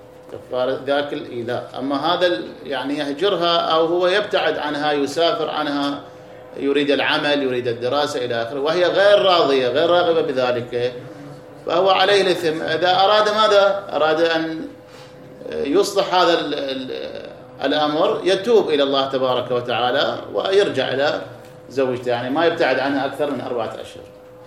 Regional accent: Iraq; عندنا في العراق

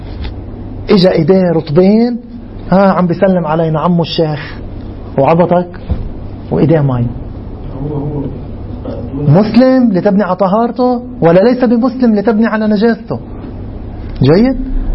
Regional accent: Lebanon; مثل ما صار عندنا بلبنان

